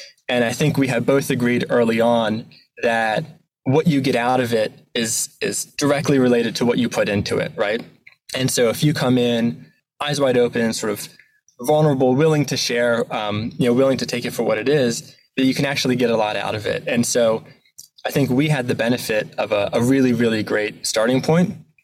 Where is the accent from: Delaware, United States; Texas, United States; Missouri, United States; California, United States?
Delaware, United States; I grew up in Delaware here in the States.